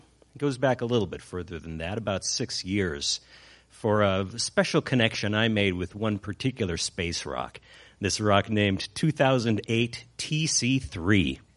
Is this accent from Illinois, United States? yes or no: yes; Chicago, Illinois, United States; And they say, where are you from? And I say, I'm from Chicago.